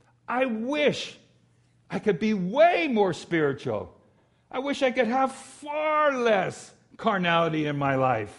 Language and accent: English; California, United States; I'm from Southern California. I understand waves and violence.